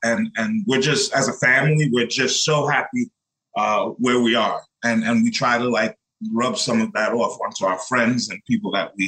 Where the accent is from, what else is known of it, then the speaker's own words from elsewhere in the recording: Brooklyn, New York, United States; born there; I was born in Brooklyn. All right. If you want to know the real deal … was born in Brooklyn. All right. Okay. Brooklyn, New York. You know, shout out to all of my Brooklyn relatives.